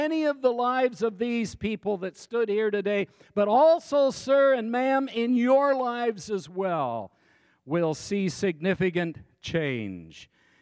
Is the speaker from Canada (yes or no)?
yes; Canada; I'm in Brazil. I'm from Canada.